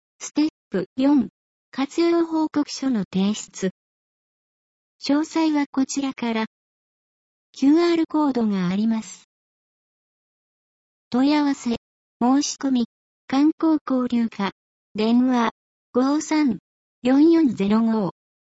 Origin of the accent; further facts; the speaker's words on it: California, United States; Japanese is a second language; now in Japan; カリフォルニア州の数多くの中国系アメリカ人の一人です。今回は出身地のカリフォルニアをご紹介いたします。